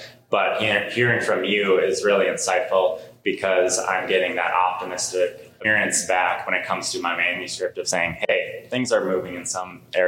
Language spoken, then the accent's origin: English; Minnesota, United States; Well, I'm here from Minnesota, and this year WriterCon is obviously in Oklahoma.